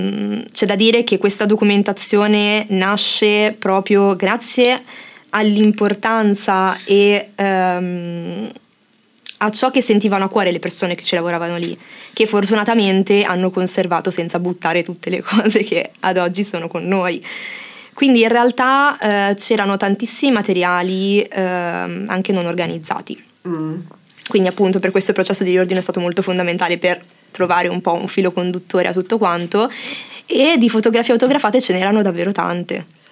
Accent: Bollate, Lombardy, Italy; io non sono di Saronno, sono di Bollate, neanche troppo lontano quindi

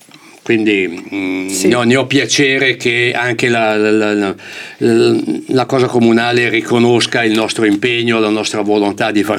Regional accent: Milan, Lombardy, Italy; Allora, io da buon milanese

